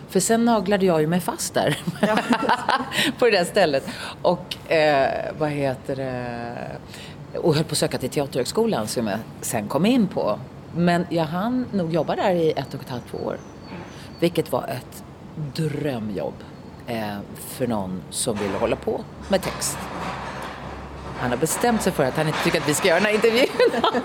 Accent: Stockholm, Stockholm County, Sweden; jag infödd stockholmare

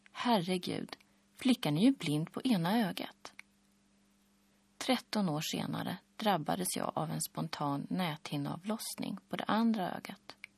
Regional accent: Umeå, Västerbotten County, Sweden; Jag är född och uppvuxen i Umeå.

